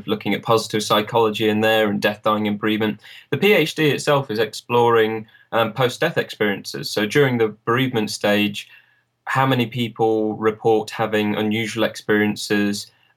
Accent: East Midlands, United Kingdom; Right at the moment, I'm in Nottinghamshire, which is my hometown. But the rest of my time I spend in Northampton

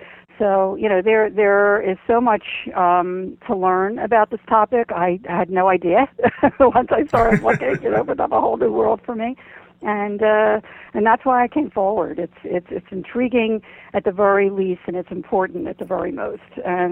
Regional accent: Philadelphia, Pennsylvania, United States; my hometown is Philadelphia, which is right across the bridge

